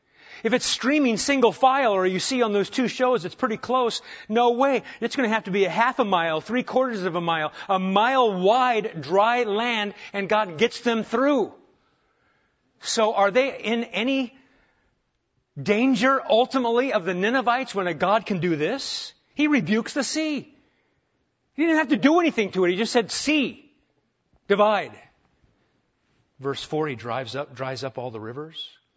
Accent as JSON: {"language": "English", "town": "Omaha", "region": "Nebraska", "country": "United States", "tie": "born or raised there", "said": "When I was a kid, we grew up in Omaha. I grew up in Omaha, and as a kid, we would always have to go in a certain corner of our basement when we had tornadoes."}